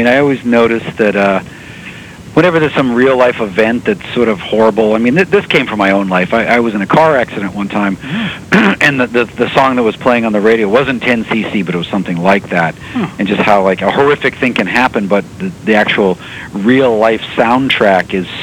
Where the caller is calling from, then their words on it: California, United States; I'm in California.